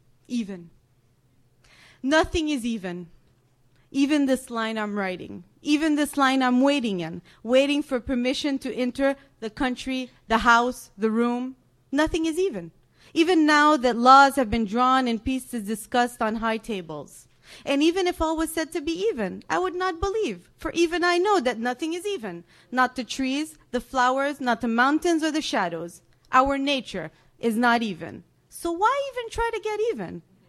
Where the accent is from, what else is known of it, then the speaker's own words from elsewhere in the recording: Bethlehem, West Bank, Palestine; I go outside and I drive to my hometown, Bethlehem, and this time the wall was up, completely up, with a new security check.